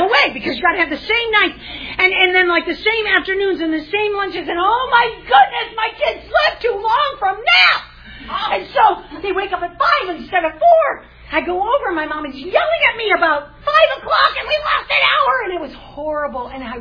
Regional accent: Wisconsin, United States; now in North Carolina, United States; I was from Wisconsin. I didn't know. I knew it was one of those 13 original colonies.

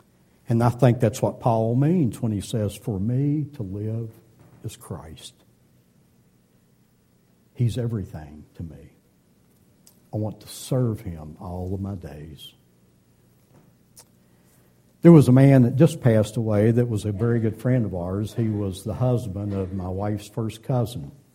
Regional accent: West Virginia, United States; moved away as an adult; I'm a country boy. I grew up in Boone County, West Virginia, up in the head of a holler.

